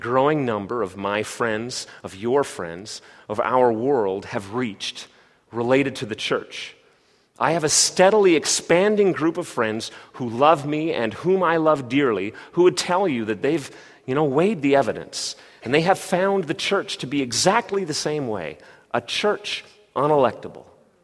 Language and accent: English; Canada; now in United States; As a Canadian, I have a unique vantage point as all of this political rhetoric rises to a crescendo.